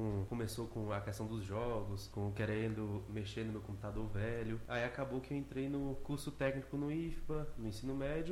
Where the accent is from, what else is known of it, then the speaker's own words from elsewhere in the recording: Vitória da Conquista, Bahia, Brazil; sou aqui de Vitória da Conquista mesmo. Tenho 21 anos